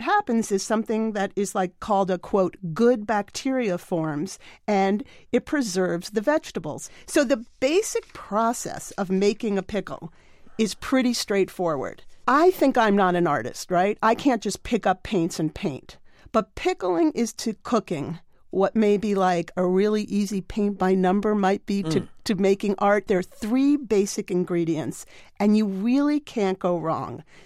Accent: New York, United States; You know, I grew up outside of New York City and spent a lot of time in Jewish delis.

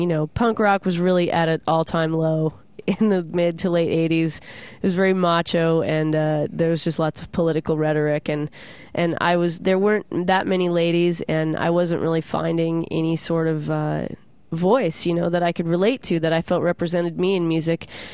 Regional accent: Tacoma, Washington, United States; I grew up in Tacoma, Washington, which is a pretty poor town

